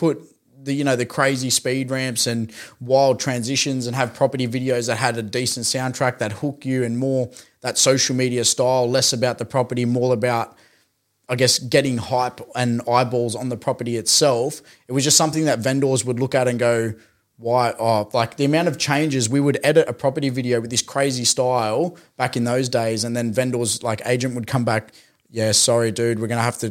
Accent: Griffith, New South Wales, Australia; So I come from Griffith in New South Wales, which is a small country town in the middle of nowhere, basically

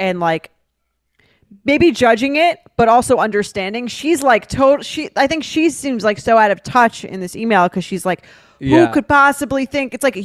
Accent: New York City, New York, United States; I'm from New York City. I'm in grad school in the Midwest.

